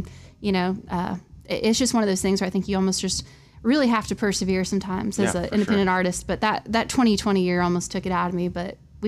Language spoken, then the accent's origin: English; Bakersfield, California, United States; now in Nashville, United States; So, yeah, I'm from Bakersfield, California, and I was living out there.